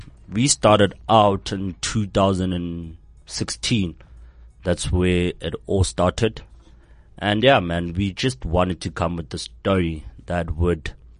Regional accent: Tembisa, Gauteng, South Africa; And I'm from Tembisa. Originally from Tembisa.

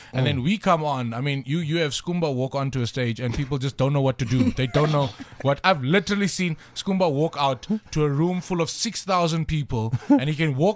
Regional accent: South Africa; we are so unpredictable as South African comedians because we all come from little hubs, which have little cultural influences.

